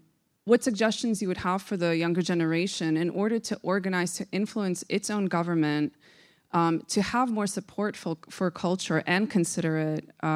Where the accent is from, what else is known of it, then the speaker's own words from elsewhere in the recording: Poland; I'm from Europe originally. I'm from Poland. Mm. I was born during socialism. And I'm also slightly younger than all of you